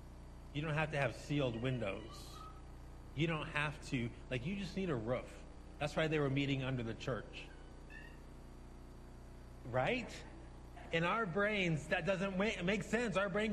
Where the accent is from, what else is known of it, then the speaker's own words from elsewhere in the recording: United States; Hey, I'm from America. I've done lots of events that I didn't do a good job.